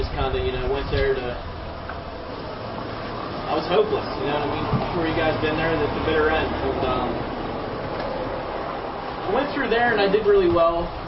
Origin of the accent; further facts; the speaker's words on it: Butler, Pennsylvania, United States; now in Altoona, United States; Like I said, I grew up in Butler.